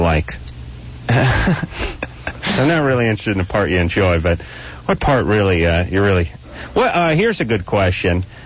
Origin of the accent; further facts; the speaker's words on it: California, United States; See, I'm from here. I'm from California